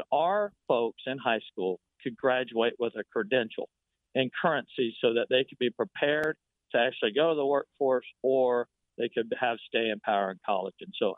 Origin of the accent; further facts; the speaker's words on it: Muncie, Indiana, United States; I grew up in Muncie.